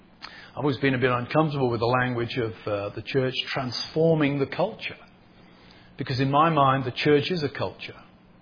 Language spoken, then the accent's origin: English; Birmingham, West Midlands, United Kingdom; born there; I was born in Birmingham, which in the middle of the 19th century was the sort of the powerhouse.